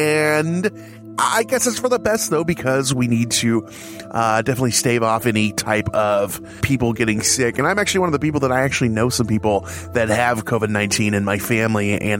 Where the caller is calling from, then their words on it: Chicago, Illinois, United States; I am coming from Chicagoland in my quarantine bunker, also known as my house.